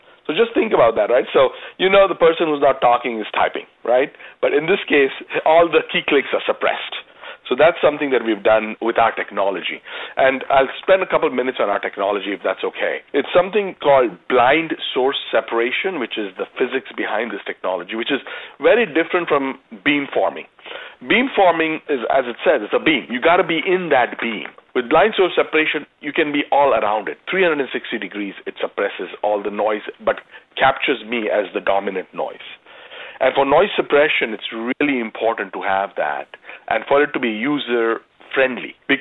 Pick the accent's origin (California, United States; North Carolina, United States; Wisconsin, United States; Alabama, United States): California, United States; I'm being from California. I've had an opportunity to play once at Pebble Beach